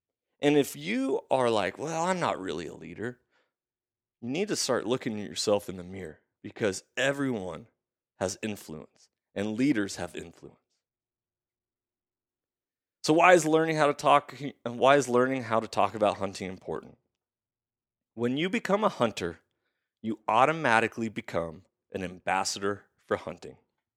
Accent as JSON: {"language": "English", "country": "United States", "said": "Now, I am an American, so we go through the democratic process, we vote, we have initiatives, we have all this process."}